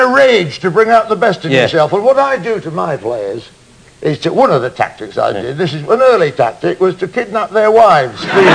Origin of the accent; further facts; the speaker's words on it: Scunthorpe, Yorkshire and the Humber, United Kingdom; I'm from Scunthorpe, yes. I'm a scunny man through and through.